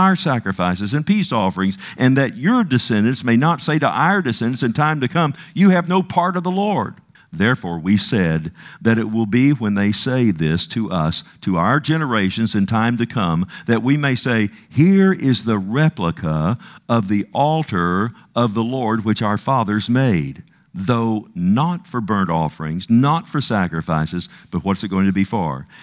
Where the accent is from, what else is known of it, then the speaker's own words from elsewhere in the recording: Texas, United States; Nothing wrong with that. I'm from Texas.